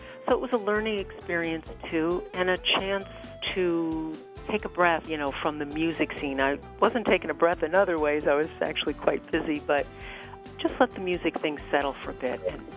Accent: San Francisco, California, United States; Maybe more time back there than I was in my hometown of San Francisco

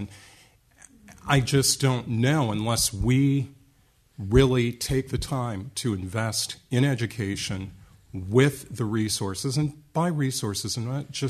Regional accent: Racine, Wisconsin, United States; My father was a foundry worker. I grew up in Racine, Wisconsin. He moved there from Mississippi and raised five sons.

